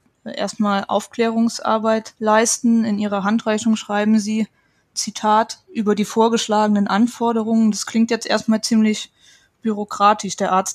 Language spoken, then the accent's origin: German; Saarland, Germany; auch gerne ins Saarland, das ist ja sehr ländlich geprägt. Ich komme auch aus der Gegend